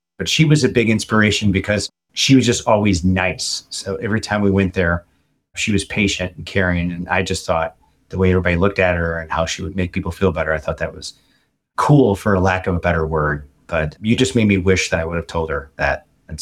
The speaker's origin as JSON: {"language": "English", "town": "Kenosha", "region": "Wisconsin", "country": "United States", "tie": "born or raised there", "said": "I'm actually born and raised in Wisconsin. I'm from a small town to Kenosha, Wisconsin."}